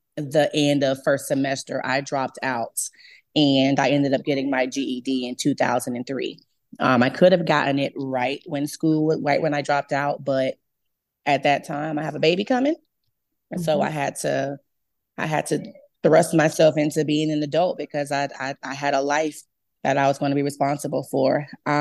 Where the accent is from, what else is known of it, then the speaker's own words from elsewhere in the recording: Augusta, Georgia, United States; also born or lived in North Charleston; I grew up in Augusta, Georgia slash North Charleston. So I like to jokingly call myself a salty peach.